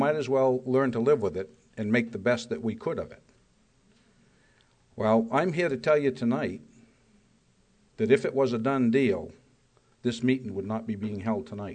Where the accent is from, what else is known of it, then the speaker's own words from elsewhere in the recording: Lancaster, New Hampshire, United States; now in Stewartstown, United States; my wife and I were born and raised in Lancaster, and we moved to Colebrook, and we were called Flatlanders. Well, then we bought some property in Stewartstown, and we built the house, and we moved to Stewartstown, and they called us Flatlanders.